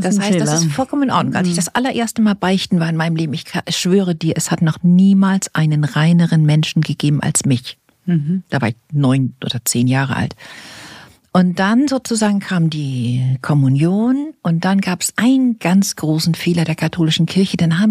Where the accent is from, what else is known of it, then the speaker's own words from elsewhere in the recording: Hamburg, Germany; born there; ich bin in Hamburg geboren, dann so in Rheinbeck. Bei Hamburg bin ich geboren und ich bin auf eine katholische Schule gegangen.